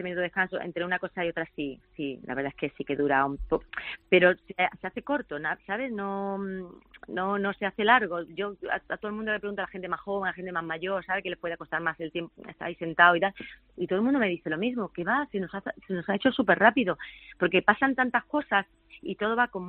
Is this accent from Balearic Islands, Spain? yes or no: no; Málaga, Andalusia, Spain; que soy malagueña